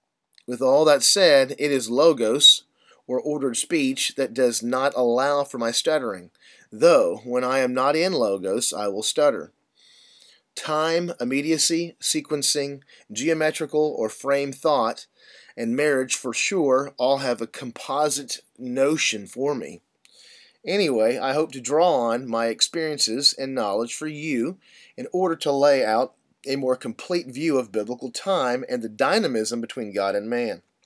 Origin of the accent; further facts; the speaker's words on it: United States; my wife is Chinese while I am an American